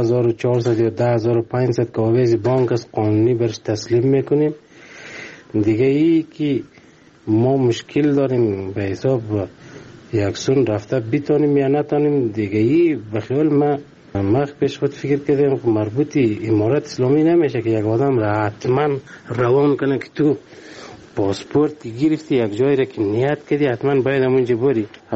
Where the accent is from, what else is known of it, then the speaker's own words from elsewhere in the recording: Afghanistan; ما شهروند افغانستانیم